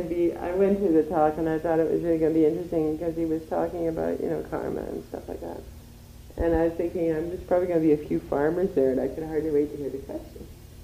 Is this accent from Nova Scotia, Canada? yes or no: no; Calgary, Alberta, Canada; I was born and raised in Calgary. And I spent most of my summers on farms or ranches with my cousins and stuff.